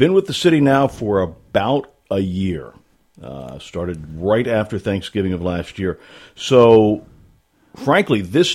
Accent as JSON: {"language": "English", "town": "Baltimore", "region": "Maryland", "country": "United States", "tie": "born or raised there", "said": "I grew up in Baltimore. Oldest of three kids. I have two younger sisters."}